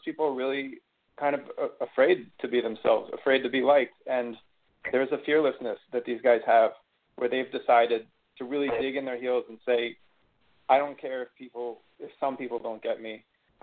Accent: Philadelphia, Pennsylvania, United States; I'm from Philly, too, so you already got a little place in my heart.

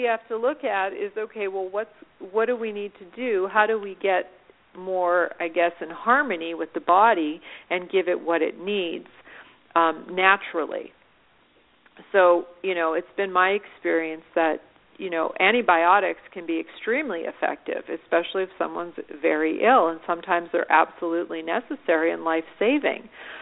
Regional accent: Canada; I'm from Canada, and we have Thanksgiving.

